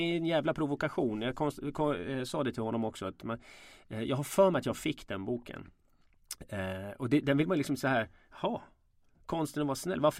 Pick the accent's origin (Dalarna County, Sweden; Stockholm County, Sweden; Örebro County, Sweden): Stockholm County, Sweden; Stockholm; där jag är uppväxt i Sätra på den tiden, där var det ju liksom...